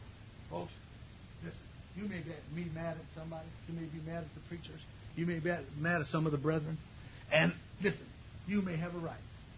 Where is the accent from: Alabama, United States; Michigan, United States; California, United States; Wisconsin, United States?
California, United States; Riverside